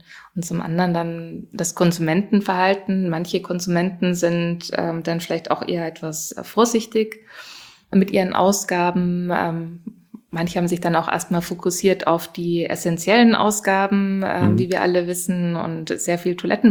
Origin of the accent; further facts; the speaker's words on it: Germany; ursprünglich bin ich ja aus Deutschland und ich bin schon auch eher ein direkter Mensch.